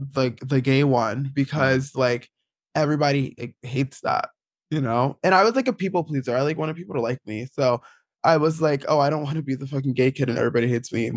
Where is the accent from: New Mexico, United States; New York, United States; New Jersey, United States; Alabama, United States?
New Jersey, United States; East Orange; I grew up in East Orange, New Jersey, which is like not a very queer place.